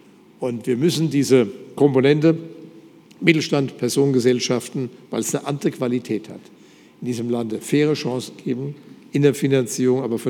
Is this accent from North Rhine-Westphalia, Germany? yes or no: no; Mainz, Rhineland-Palatinate, Germany; Es war für mich ja ein schwieriger Fall als Rheinland-Pfälzer, als Mainzer